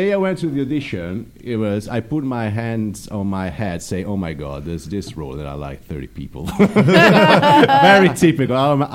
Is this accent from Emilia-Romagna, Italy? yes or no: no; Venice, Veneto, Italy; Yeah, formerly I'm from Venice.